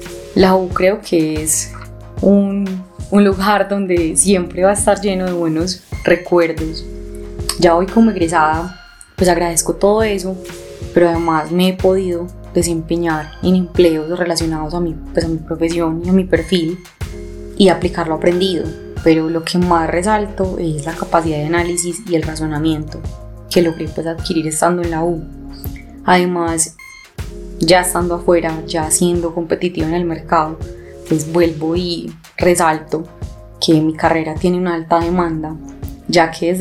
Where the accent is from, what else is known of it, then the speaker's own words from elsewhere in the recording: Medellín, Antioquia, Colombia; soy ingeniera industrial de la Universidad de Antioquia, soy de Medellín.